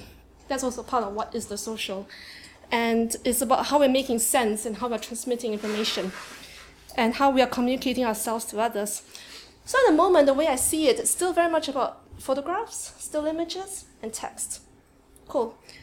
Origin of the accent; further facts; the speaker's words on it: Singapore; also born or lived in Cambridge / Sweden / Hong Kong / London; now in York, United Kingdom; Cambridge, I was in Sweden. And before Sweden, I was in Hong Kong. Before Hong Kong, I was in London. And before London, I was in Singapore, where I originally came from. My point is, I've moved a lot through my life